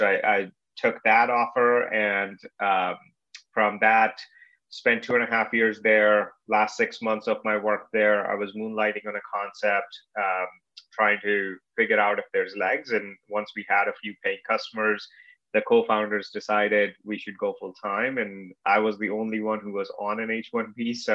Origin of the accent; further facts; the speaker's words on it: Delhi, India; I grew up in India, in Delhi